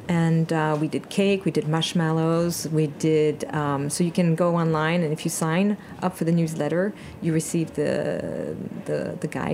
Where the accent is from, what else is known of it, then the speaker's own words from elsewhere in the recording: France; English is a second language; now in United States; I'm French, but I'm here since 18 years, so I'm American. I have both citizenship.